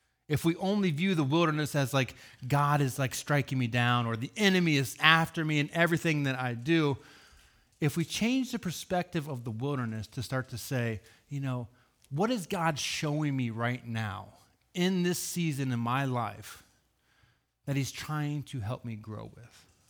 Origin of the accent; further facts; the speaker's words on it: Ohio, United States; I'm from Ohio, so I'm an Ohio State fan.